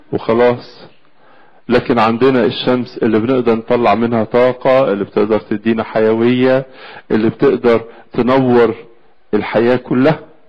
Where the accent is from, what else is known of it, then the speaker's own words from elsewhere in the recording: Egypt; بلادنا مصر